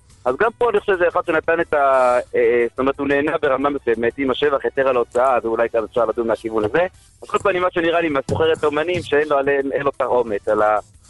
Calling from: Beitar Illit, West Bank, Palestine; אני בביתר עילית.

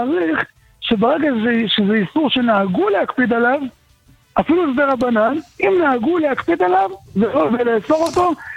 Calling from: Jerusalem, Jerusalem District, Israel; מירושלים.

